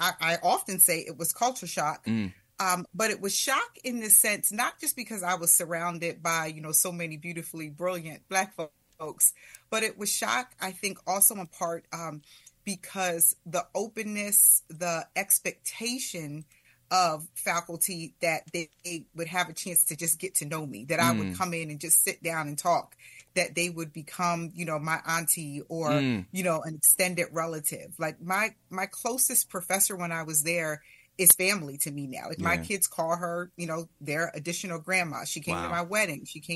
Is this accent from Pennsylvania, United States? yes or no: yes; Lancaster, Pennsylvania, United States; You know, I grew up in Lancaster, Pennsylvania. I did go through the school district of Lancaster, which was, pretty diverse.